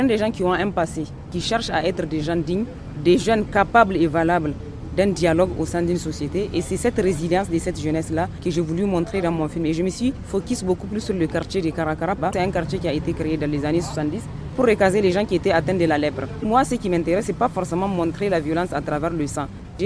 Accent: Zinder, Niger; Zender, c'est ma ville natale. Pour moi, c'était un havre de paix.

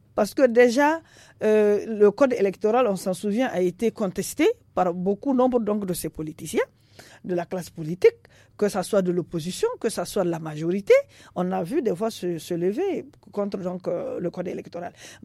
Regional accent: Niger; parce qu'en tant que Nigérien aussi

